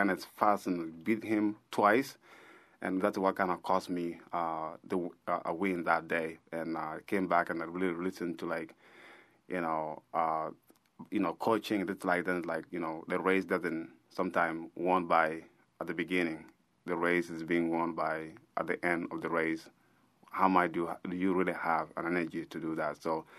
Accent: Sudan; now in United States; But when I came to the United States, I'm no longer … a lost boy of Sudan, but I'm an American.

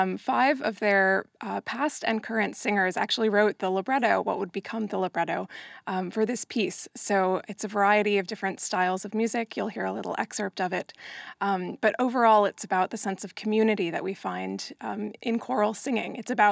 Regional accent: New Jersey, United States; moved away as an adult; now in Los Angeles, United States; I'm from New Jersey originally, so I'm an East Coaster, and I moved to Los Angeles for grad school and have been there for about 10 years.

